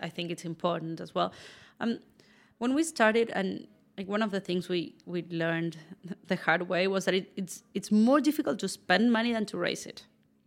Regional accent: Argentina; also born or lived in San Francisco; now in New York, United States; I am from Argentina.

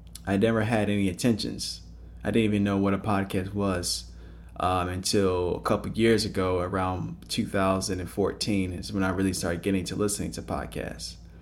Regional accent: Palos Hills, Illinois, United States; moved away as an adult; I'm originally from Palos Hills, Illinois, which is a southwest suburb of the city of Chicago.

